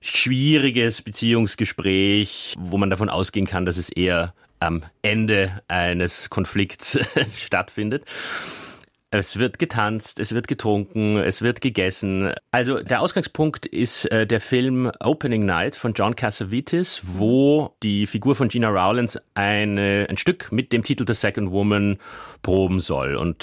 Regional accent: Vienna, Austria; Es ist ein sehr besonderer Abend, wo natürlich als Wiener noch dazu kommt, dass dieser innere Monolog, diese Novelle Fräulein Else von Arthur Schnitzler bei uns sehr bekannt ist.

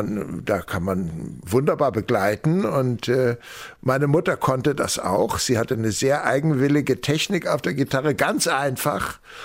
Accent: Ambach, Bavaria, Germany; also born or lived in St. Heinrich; Am Starnberger See geboren bin ich in St. Heinrich, einem kleinen Ort am südlichen Ende des Sees, und dann später aufgewachsen in Ambach. Und Ambach ist ein Kultort, wo ganz viele Leute gewohnt haben und immer noch wohnen, und ein besonderer Ort.

